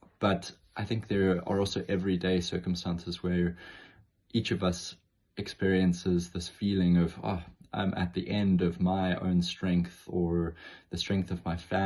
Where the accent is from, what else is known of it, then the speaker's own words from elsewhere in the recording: Zimbabwe; moved away; a story that I would like to share from my life growing up in Zimbabwe.